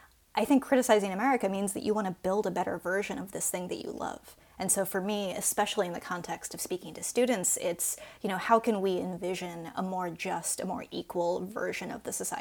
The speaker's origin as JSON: {"language": "English", "country": "United States", "said": "we cannot talk about who we are as Americans without acknowledging that."}